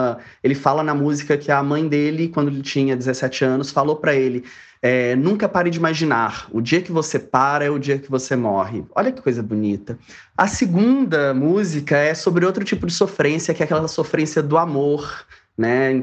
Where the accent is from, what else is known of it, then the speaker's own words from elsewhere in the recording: Belo Horizonte, Minas Gerais, Brazil; Eu sou de Belo Horizonte, BH tem um carnaval maravilhoso, que tem, assim, sido incrível nos últimos anos.